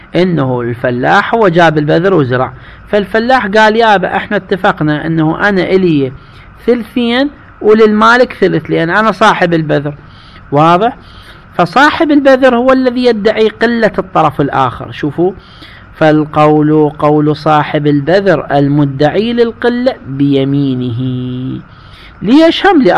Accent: Iraq; واحنا هذا الكلام لعله عندنا بالعراق

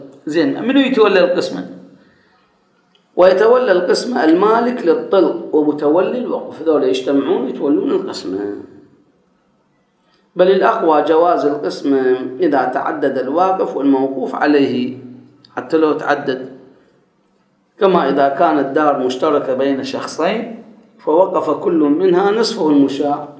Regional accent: Karbala, Karbala Governorate, Iraq; تعرفون اكو بعض بعض الشوارع احنا عندنا بكربلاء

